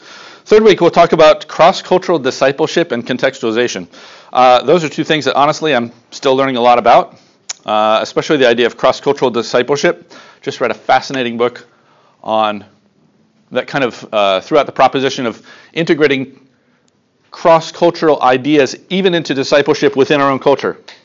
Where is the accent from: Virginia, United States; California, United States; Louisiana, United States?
Virginia, United States; Lynchburg; now in Yaoundé, Cameroon; We normally live in Yaoundé, Cameroon. We're really from Lynchburg.